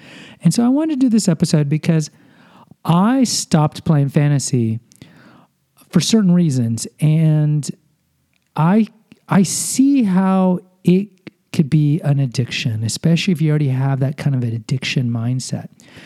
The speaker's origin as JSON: {"language": "English", "town": "Houston", "region": "Texas", "country": "United States", "said": "Like, if I'm a Texans fan, because I'm from Houston, right?"}